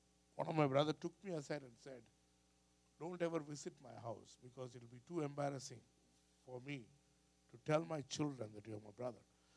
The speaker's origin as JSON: {"language": "English", "country": "India", "said": "You know, I'm from India. Indians are very spiritual. Very, very spiritual."}